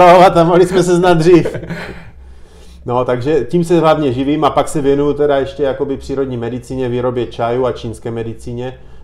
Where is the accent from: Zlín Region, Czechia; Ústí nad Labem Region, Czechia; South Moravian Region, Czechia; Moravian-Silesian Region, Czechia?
South Moravian Region, Czechia; Brno; Já jsem z Brna